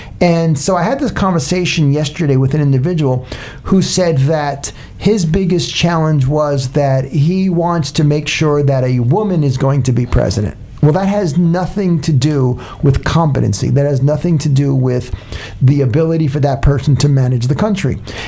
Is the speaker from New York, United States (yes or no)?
yes; New York, United States; also born or lived in California; I was raised in New York and then in California